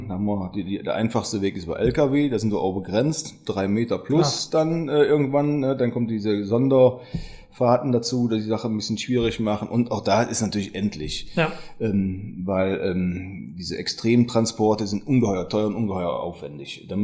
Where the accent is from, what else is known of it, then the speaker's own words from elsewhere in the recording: Ahaus, North Rhine-Westphalia, Germany; Ja, Ahaus ist auch meine Heimat. Also ich bezeichne Ahaus auch gerne und besten Gewissens als meine Heimat.